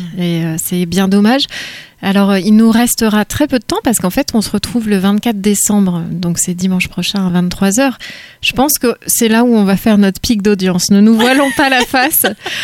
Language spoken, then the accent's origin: French; Île-de-France, France; c'est mes origines de Seine-et-Marne. Je suis meulnaise, moi. Qu'est-ce que vous voulez? Je suis de la Brie